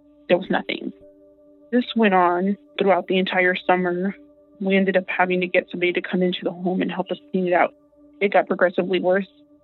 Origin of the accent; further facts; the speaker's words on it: Texas, United States; I'm from South Texas.